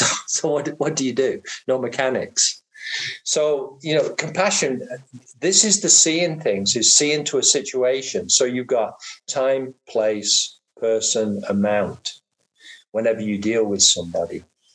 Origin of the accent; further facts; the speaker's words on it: England, United Kingdom; moved away; We came over from England at the same time